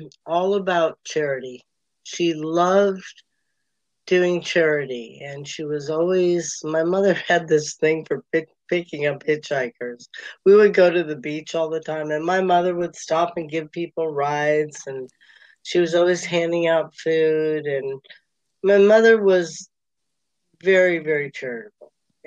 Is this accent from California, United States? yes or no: yes; California, United States; born there; My parents were from Queens and Long Island, but I was born in California. My dad was Navy.